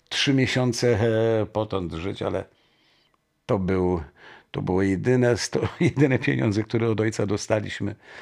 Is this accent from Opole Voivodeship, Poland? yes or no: yes; Strzelce Opolskie, Opole Voivodeship, Poland; w Strzelcach Opolskich, które jest moim rodzinnym miastem